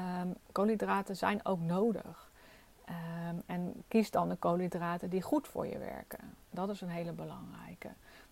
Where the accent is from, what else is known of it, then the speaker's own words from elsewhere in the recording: Netherlands; Als je ziet hoe wij als Nederlander een boterham met kaas of een boterham met kipfilet.